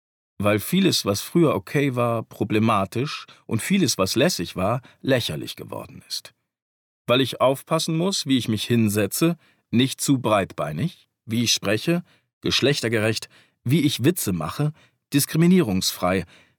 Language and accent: German; Bavaria, Germany; now in Munich, Germany; Es ist tatsächlich so, dass ich im Bayerischen Wald, wo ich aufgewachsen bin, als fortschrittlich und in München, wo ich wohne, als konservativ wahrgenommen werde. Die einen sagen, man merkt, dass du in der Stadt lebst, die anderen, man merkt, dass du vom Land kommst.